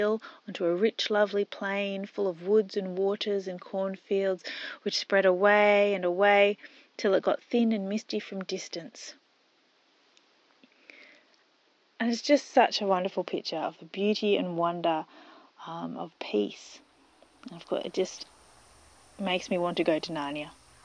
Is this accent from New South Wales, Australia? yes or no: yes; Sydney, New South Wales, Australia; and I'm from Sydney in Australia.